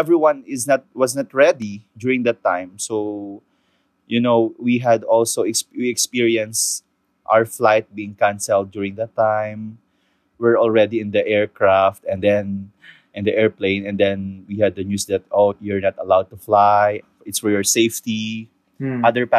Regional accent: Philippines; I'm 30 years old and I'm currently based here in Manila. I'm from the Philippines

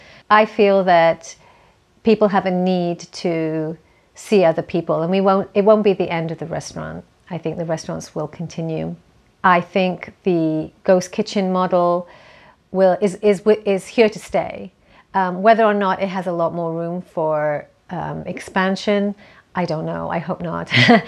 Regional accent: United Kingdom; I mean, I'm British, so that means French fries

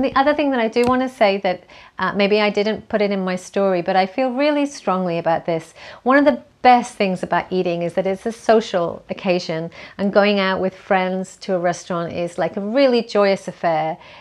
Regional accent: United Kingdom; I mean, I'm British, so that means French fries

